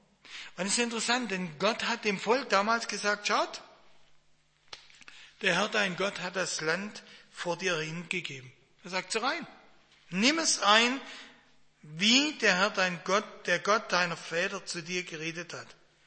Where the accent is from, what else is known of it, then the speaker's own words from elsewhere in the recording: Baden-Württemberg, Germany; now in Westerwald, Germany; Also ich bin ja, komme aus dem Schwarzwald und bin ein Schwabe.